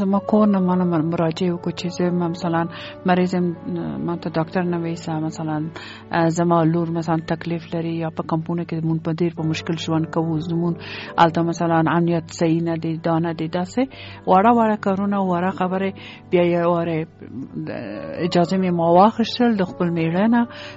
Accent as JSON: {"language": "Pashto", "region": "Kabul", "country": "Afghanistan", "tie": "born or raised there", "also_born_or_lived": "Peshawar", "moved": "as an adult", "said": "زه په کابل کې پیدا شوم، په کابل کې لوی شوم او په کابل کې ما سبق ویلی ده."}